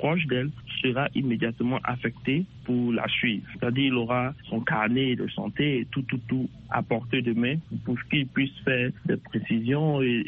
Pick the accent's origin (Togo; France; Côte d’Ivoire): Côte d’Ivoire; En tant qu'Ivoirien, nous avons commencé par la Côte d'Ivoire.